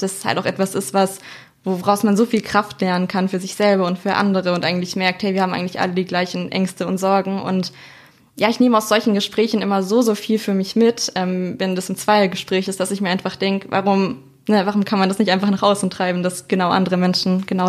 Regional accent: Baden-Württemberg, Germany

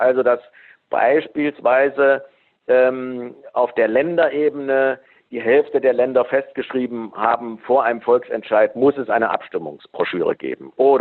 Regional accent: Thuringia, Germany; Stimmt, ich bin Thüringer.

